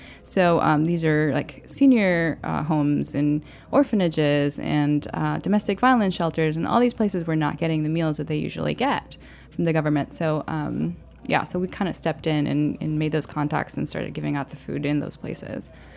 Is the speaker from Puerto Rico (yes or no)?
yes; Puerto Rico; now in New York City, United States; So so I'm from Puerto Rico, right? And I still have family there.